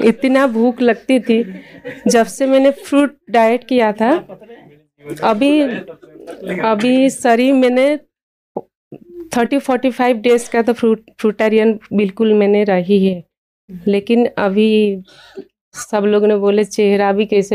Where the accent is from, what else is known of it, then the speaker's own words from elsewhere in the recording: Silvassa, Dadra and Nagar Haveli and Daman and Diu, India; मैं सिलवासा से हूँ। … गुजरात चूर सिलवासा से हूँ।